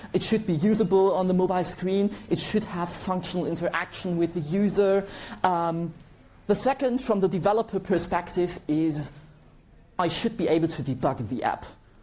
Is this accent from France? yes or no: yes; France; English is a second language; I am from France.